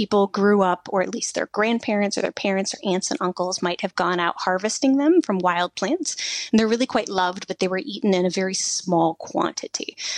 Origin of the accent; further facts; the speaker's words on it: United States; And I have to admit that being an American, my first impression was like, well, here we are about to go into an adventure.